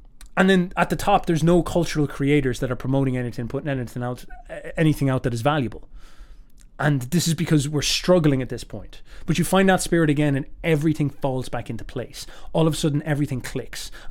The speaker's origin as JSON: {"language": "English", "country": "Ireland", "said": "I'm told that I'm evil because I'm white, even though I'm Irish."}